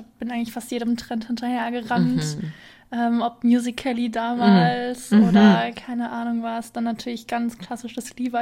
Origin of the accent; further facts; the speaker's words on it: Karlsruhe, Baden-Württemberg, Germany; ich komme aus Karlsruhe und das ist so voll Standard, so 76 oder 199, das war so mein Bezirk